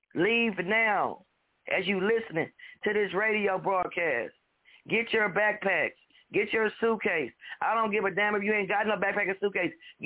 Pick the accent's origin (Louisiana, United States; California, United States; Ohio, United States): Louisiana, United States; New Orleans; I pray for my city. This is my hometown. But it sits below sea level. It sits below the lake. It's a bowl. New Orleans is surrounded by two lakes.